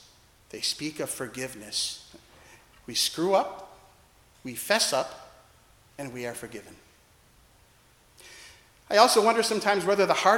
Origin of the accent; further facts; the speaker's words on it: Milwaukee, Wisconsin, United States; I grew up in Milwaukee, Wisconsin, and quite a number of them are real Trump supporters.